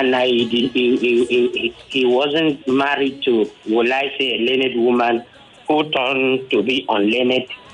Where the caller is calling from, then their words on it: Ikoyi, Lagos, Nigeria; I'm calling from Ikoyi here.